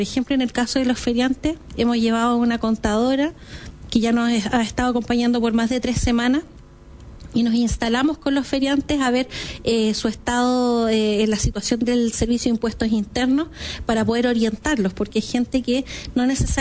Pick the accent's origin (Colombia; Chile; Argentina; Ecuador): Chile; duele como chileno, duele como mamá, como esposa, también como emprendedora